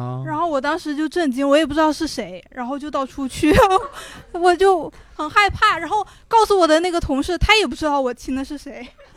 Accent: Fujian, China; 我福建人。

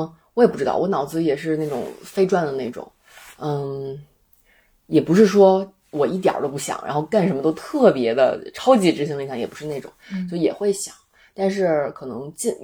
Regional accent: China

